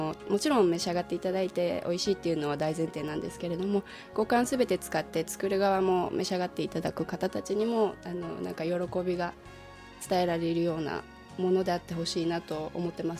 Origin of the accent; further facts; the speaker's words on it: Fukushima, Japan; 大自然の中で生まれ育ちまして、その日本列島でもちょうど福島のあたりっていうのは北の植物、南の植物、高山植物が一番豊かと言われているエリアだったので